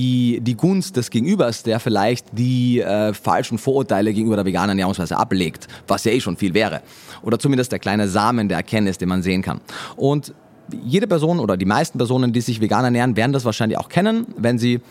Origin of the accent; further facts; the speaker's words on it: Austria; Wie man jetzt schon gehört hat, Österreicher. Ich lerne aber kräftig Deutsch.